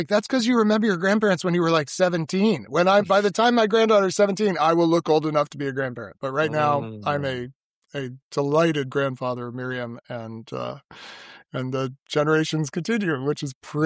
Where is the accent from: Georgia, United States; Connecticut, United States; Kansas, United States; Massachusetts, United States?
Connecticut, United States; born there; Well, I was born in Connecticut, and my father moved. Our family moved with my dad for several different jobs.